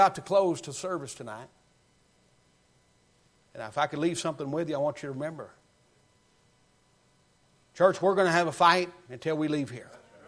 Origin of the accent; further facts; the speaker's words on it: the South, United States; I guess I could say Brother Dale and I, we're country boys from the South.